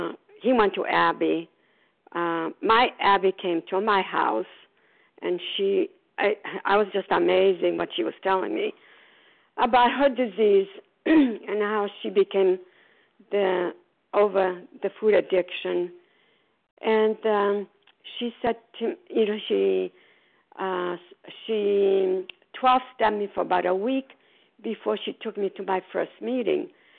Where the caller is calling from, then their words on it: Port Charlotte, Florida, United States; I'm calling from Port Charlotte, Florida.